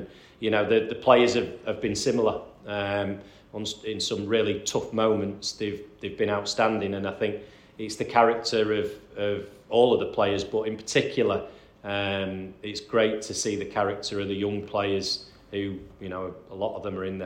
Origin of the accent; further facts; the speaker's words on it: Manchester, North West England, United Kingdom; I'm a Mancunian